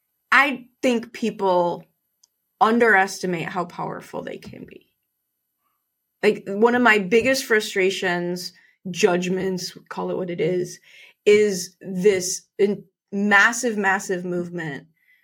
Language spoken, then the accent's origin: English; Chicago, Illinois, United States; I grew up in Chicago. My dad was a cop.